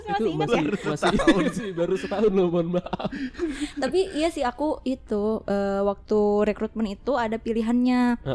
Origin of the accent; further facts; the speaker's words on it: Bandung, West Java, Indonesia; Aku asalnya dari Bandung.